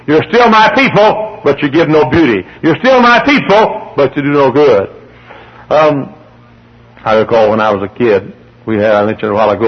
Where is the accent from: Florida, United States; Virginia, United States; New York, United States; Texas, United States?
Texas, United States; I grew up in Texas, and I've seen it 109 degrees in Texas.